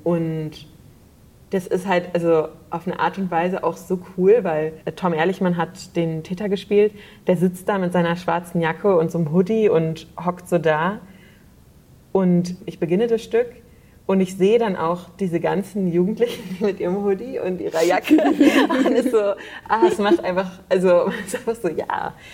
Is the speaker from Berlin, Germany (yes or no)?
yes; Berlin, Germany; also ich bin in Berlin aufgewachsen und zur Schule gegangen und so.